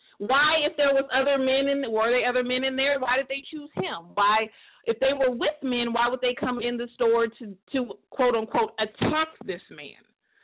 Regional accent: United States; and I can only speak for America because I'm American

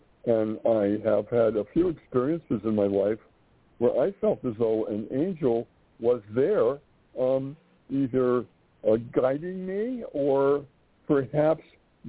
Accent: Springfield, Massachusetts, United States; I'm from Springfield, Massachusetts, so Cape Cod was a place where we might go on vacation.

